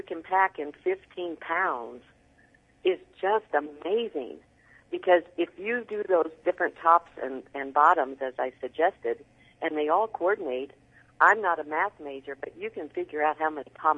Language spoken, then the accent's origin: English; Scotland, United Kingdom; I'm Scottish